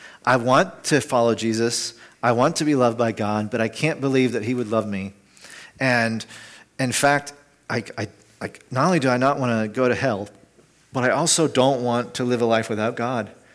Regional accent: the South, United States; I grew up in the South, and it was in the gym.

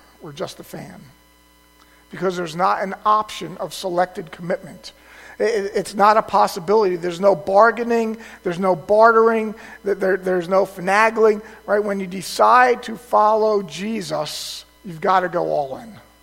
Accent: Toms River, New Jersey, United States; The nice thing about growing up in Tom's River, New Jersey, is that you didn't have any teams, so you got to pick whatever you wanted.

